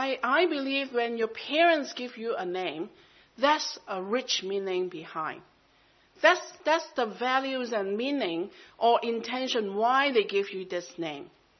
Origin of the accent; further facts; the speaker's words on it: Hong Kong; English is a second language; also born or lived in Canada; I grew up in Hong Kong.